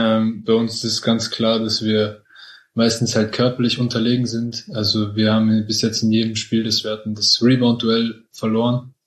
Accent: Vienna, Austria; now in Tübingen, Germany; Ich bin 22 Jahre alt. Ich komme ursprünglich aus Wien und spiele gerade bei den Tigers Tübingen.

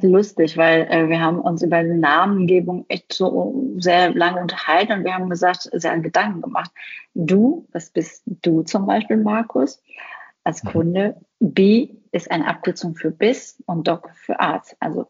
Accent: Düsseldorf, North Rhine-Westphalia, Germany; also born or lived in Iran; ich komme gebürtig aus dem Iran. Also ich bin eine Perserin, aber in Düsseldorf aufgewachsen.

